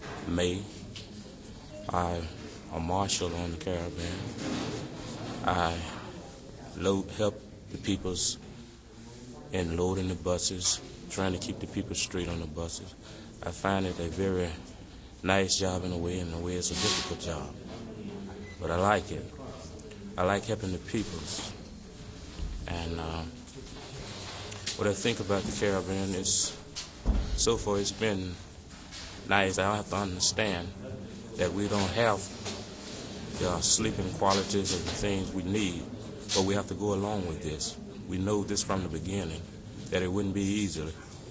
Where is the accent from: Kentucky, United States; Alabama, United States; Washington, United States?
Alabama, United States; Birmingham; I'm from Birmingham, Alabama. I'm 19 years old.